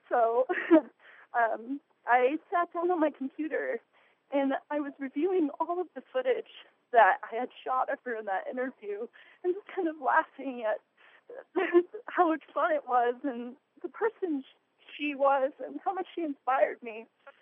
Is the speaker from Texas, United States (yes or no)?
no; Ouray, Colorado, United States; now in Santa Fe, United States; I'm from Ouray, Colorado, and currently I am studying film and photography at school.